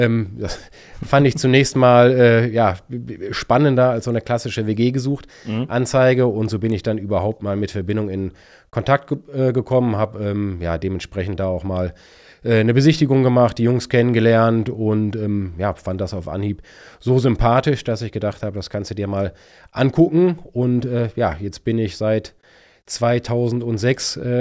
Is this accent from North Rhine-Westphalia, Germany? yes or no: yes; Düsseldorf, North Rhine-Westphalia, Germany; ich bin gebürtiger Düsseldorfer